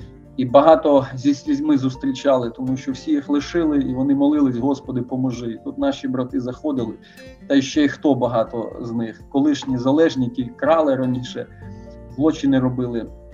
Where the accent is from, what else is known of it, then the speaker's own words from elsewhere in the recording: Rivne Oblast, Ukraine; moved away as an adult; also born or lived in Luhansk / Sverdlovsk; Ні, я з Рівненщини сам.